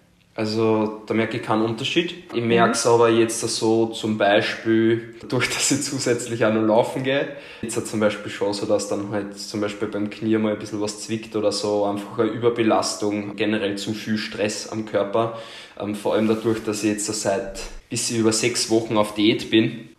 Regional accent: Lower Austria, Austria; ich komme aus Niederösterreich und bin 22 Jahre alt.

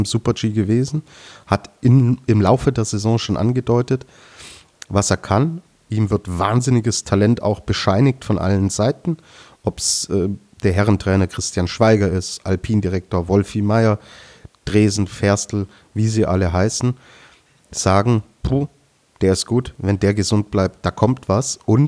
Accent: Austria; als Österreicher kann man jetzt, denke ich, in der Spitze auch zufrieden sein.

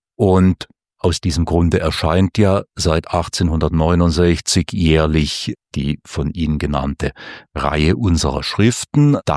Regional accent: Allensbach, Baden-Württemberg, Germany; ich bin in Allensbach aufgewachsen und dann da sieht man die Reichenau jeden Tag

